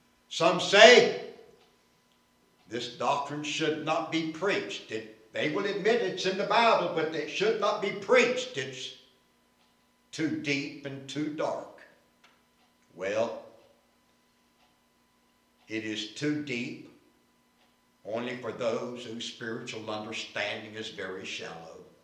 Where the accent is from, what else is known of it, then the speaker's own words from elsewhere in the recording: Winston-Salem, North Carolina, United States; About 1950, a preacher by the name of A.D. Muse came to Winston-Salem, my hometown.